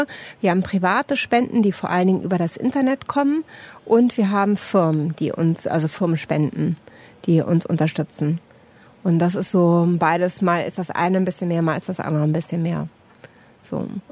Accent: Northern Germany, Germany; Ich komme aus einer Seefahrerfamilie, die mögen den Horizont. Ich komme aus Norddeutschland, da sind so weite Ebenen und weite Horizonte.

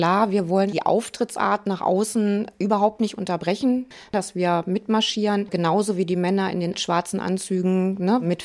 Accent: Stadthagen, Lower Saxony, Germany; Als gebürtige Stadthägerin kriegt man das natürlich von klein auf mit.

